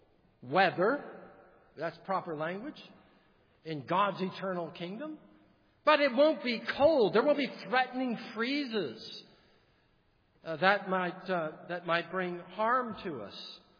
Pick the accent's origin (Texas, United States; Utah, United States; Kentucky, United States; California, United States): California, United States; I grew up in California. We felt earthquakes all the time.